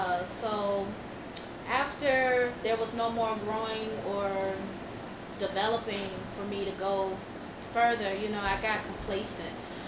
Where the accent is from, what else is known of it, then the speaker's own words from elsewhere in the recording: Atlanta, Georgia, United States; Growing up in Atlanta, born and raised, it was time for a change.